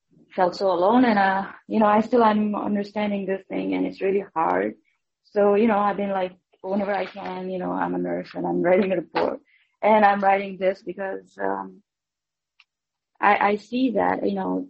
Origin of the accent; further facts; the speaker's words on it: Nepal; You know, I grew up in Nepal